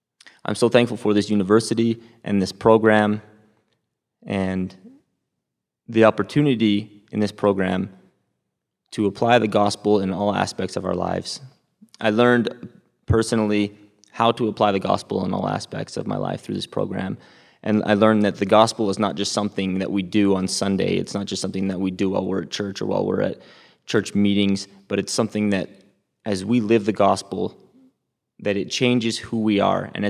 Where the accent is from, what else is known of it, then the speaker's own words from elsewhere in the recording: Alberta, Canada; I'm from Alberta, Canada, and this year was a very special year.